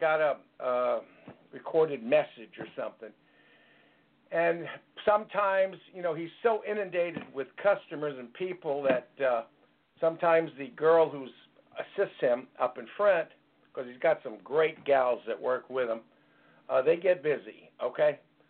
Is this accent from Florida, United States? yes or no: no; Brooklyn, New York, United States; moved away; I never seen so much rain since I came out in 1962 from Brooklyn, New York.